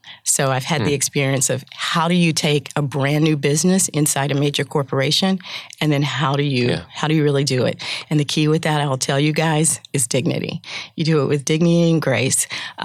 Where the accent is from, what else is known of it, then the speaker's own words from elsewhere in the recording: Indiana, United States; So I grew up in Indiana, which was a great place to be.